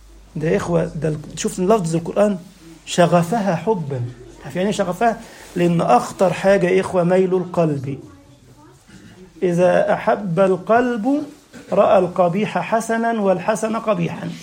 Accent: Egypt; فإحنا عندنا في مصر يقول لك اللفظ سعد

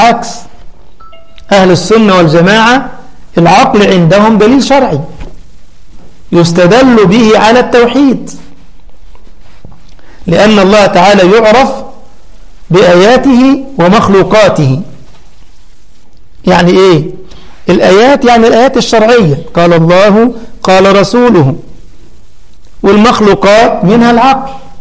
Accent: Cairo, Cairo Governorate, Egypt; طبعا في مصر عندنا في القاهرة

